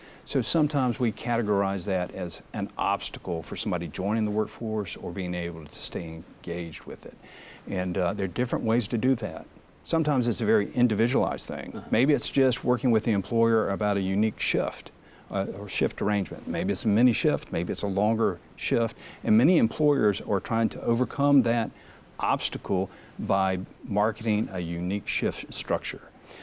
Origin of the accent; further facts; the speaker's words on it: South Carolina, United States; Well, I'm a child of the rural areas. That's where I grew up in South Carolina